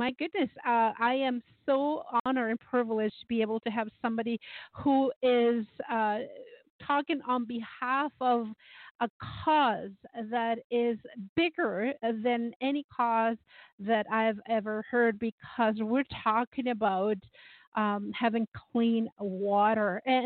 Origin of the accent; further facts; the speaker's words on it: Canada; one of the luxuries being a Canadian is to be able to have clean water